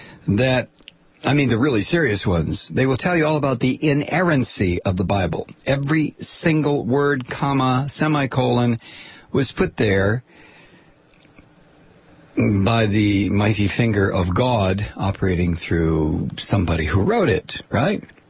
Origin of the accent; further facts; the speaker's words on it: Toledo, Ohio, United States; I am from Ohio. Shudder. I am from Toledo, Ohio. Double shudder. It was a great place when I was a kid growing up.